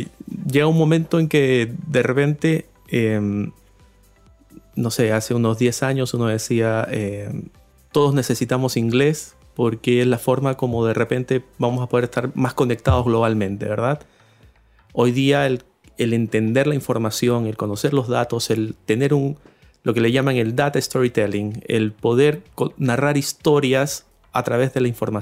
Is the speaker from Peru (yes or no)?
yes; Peru; now in Chile; soy de Perú. Pero lo extraño es que hace 20 años que vivo en Chile.